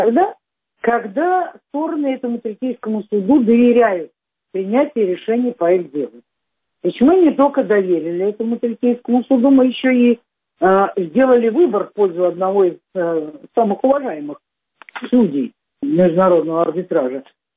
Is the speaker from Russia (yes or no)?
yes; Russia; Я знаю об этом, ну, как любой россиянин, который читает эти публикации на эту тему, и все.